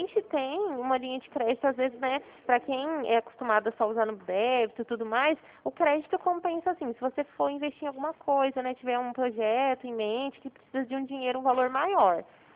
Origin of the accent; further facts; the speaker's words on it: Ribeirão Preto, São Paulo, Brazil; Eu sou de Ribeirão Preto.